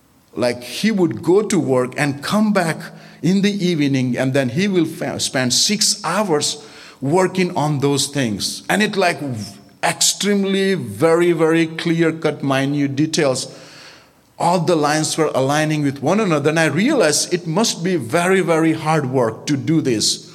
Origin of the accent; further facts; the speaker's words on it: India; I come from India.